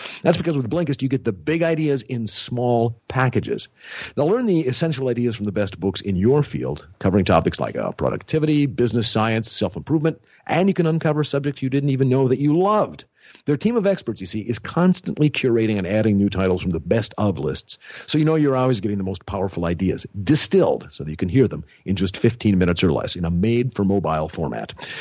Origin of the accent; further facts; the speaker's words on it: Fargo, North Dakota, United States; I grew up in Fargo, North Dakota, which had 50,000 people, which some people probably regard as you know, as small town America.